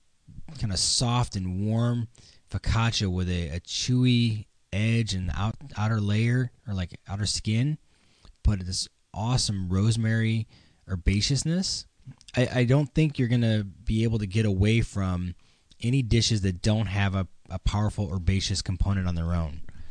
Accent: Indiana, United States; I grew up in Indiana.

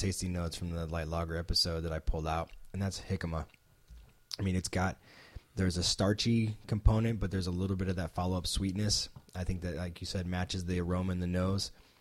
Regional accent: Midwest, United States; Well, growing up in the Midwest, I mean, we used to eat butter on our corn all the time.

